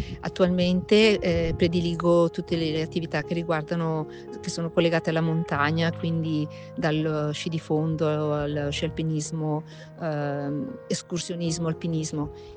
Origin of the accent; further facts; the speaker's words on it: Alzano Lombardo, Lombardy, Italy; anche se sono di Bergamo, di Alzano Lombardo.